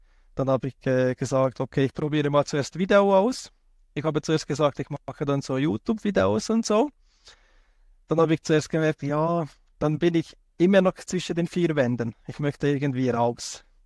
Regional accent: Hungary; moved away as an adult; now in Switzerland; ich bin 33 Jahre alt. Ich lebe seit 10 Jahren in der Schweiz. Ursprünglich komme ich aus Ungarn.

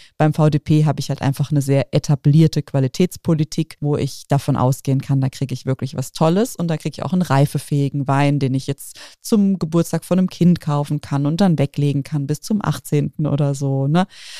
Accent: Bad Dürkheim, Rhineland-Palatinate, Germany; aus meiner Heimatstadt, vom Herrenberg in Bad Dürkheim, beziehungsweise Ortsteil Ungstein

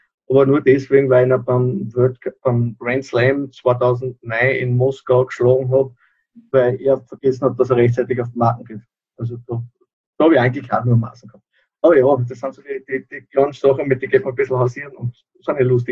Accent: Upper Austria, Austria; Ich bin aus Oberösterreich.

